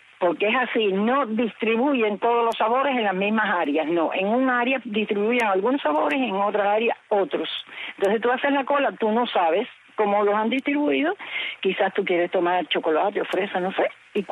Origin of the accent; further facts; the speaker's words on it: Los Pinos, Havana, Cuba; yo que nací no, pero me crié en Los Pinos.